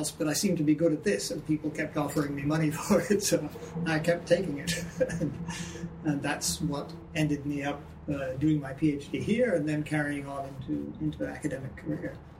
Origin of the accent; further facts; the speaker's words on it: Canada; moved away as an adult; now in London, United Kingdom; I was born in London just after the war. For a variety of reasons, my family emigrated to Canada in 1954. So when I was eight, so I grew up in Canada, and then I emigrated back to London in the late 1960s